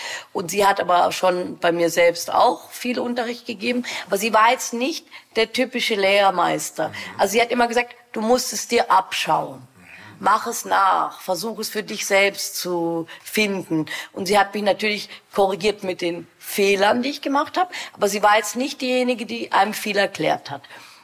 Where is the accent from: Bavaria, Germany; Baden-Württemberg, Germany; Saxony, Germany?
Bavaria, Germany; Munich; born there; ich bin ja auch in München geboren